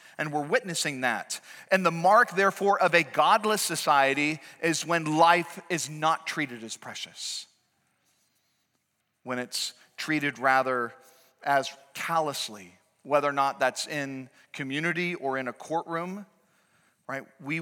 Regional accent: New England, United States; So as a kid growing up in New England, we'd often go down to Boston Commons.

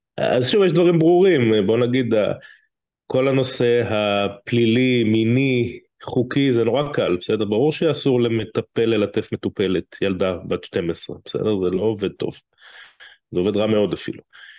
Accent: France; כי מצד אחד בתור צרפתי ובן לאב צרפתי

